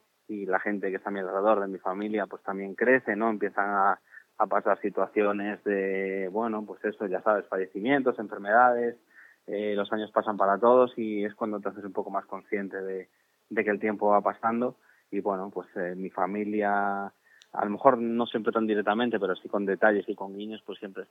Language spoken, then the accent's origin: Spanish; Vigo, Galicia, Spain; yo soy vigués orgulloso, vivo en Vigo, cuando podría haberme ido a cualquier otro sitio.